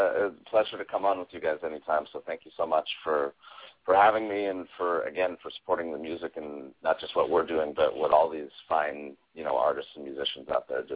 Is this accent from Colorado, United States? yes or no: yes; Boulder, Colorado, United States; so I'm from Boulder, Colorado